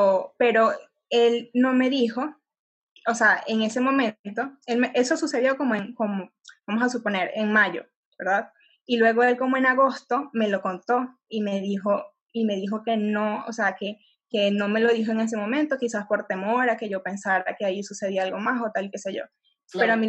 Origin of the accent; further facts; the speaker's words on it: Venezuela; now in Mexico; De Venezuela.